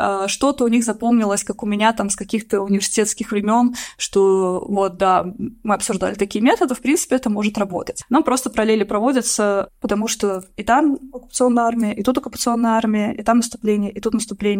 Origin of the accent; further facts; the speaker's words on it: Russia; born or raised there; now in Ukraine